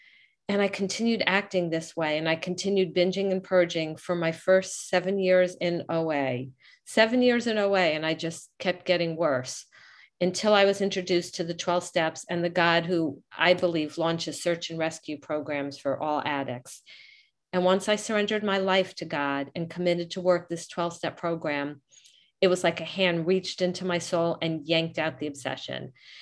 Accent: New Jersey, United States; from New Jersey.

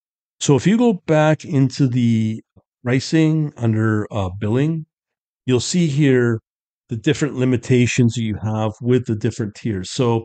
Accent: Canada; So TradeStation, from what I understand as a Canadian, I'm not allowed to work with TradeStation.

